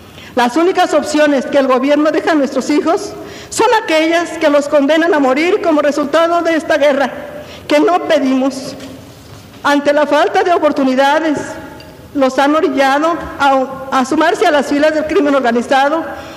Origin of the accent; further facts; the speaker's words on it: Mexico; como sus paisanos, como mexicanos